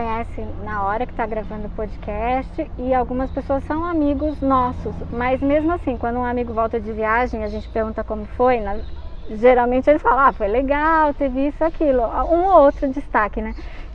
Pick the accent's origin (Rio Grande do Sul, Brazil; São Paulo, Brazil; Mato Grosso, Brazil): São Paulo, Brazil; Como a gente é de São Paulo, a gente acabou ampliando bastante o destino São Paulo para quem mora na capital